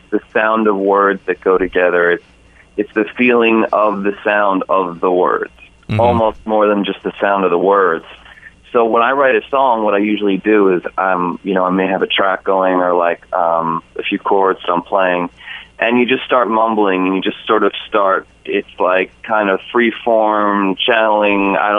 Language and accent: English; New York City, New York, United States; because I grew up in New York City, so I had a lot of that around me too.